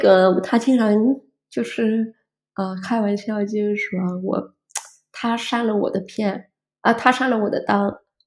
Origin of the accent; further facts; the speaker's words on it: Vietnam; Chinese is a second language; 我们在长城这里就是有人说越南语，而且还是